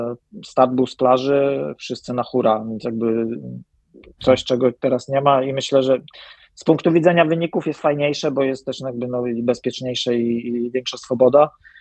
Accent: Poznań, Greater Poland Voivodeship, Poland; also born or lived in Warsaw; Poznań jest moim rodzinnym miastem, czy ja już się urodziłem w Warszawie, ale większość rodziny jest z Poznania.

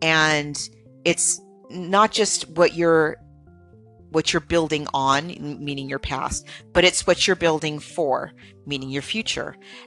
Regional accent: San Diego, California, United States; I'm so grateful to be in San Diego, which is my hometown where I grew up

